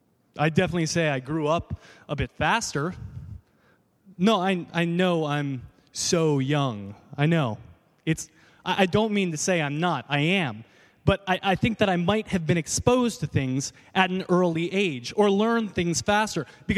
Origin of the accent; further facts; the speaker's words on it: New York City, New York, United States; So this is about the fact that I grew up in New York City, and everyone's always like, oh, that's so rare.